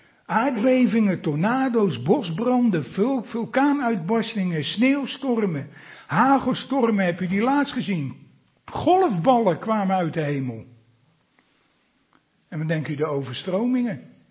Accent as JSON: {"language": "Dutch", "country": "Netherlands", "said": "En dat we opeens als Nederlanders, opeens s'avonds de deur niet meer uit mochten."}